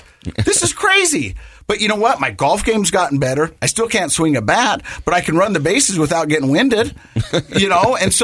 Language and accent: English; Ogden, Utah, United States; I'm from Ogden.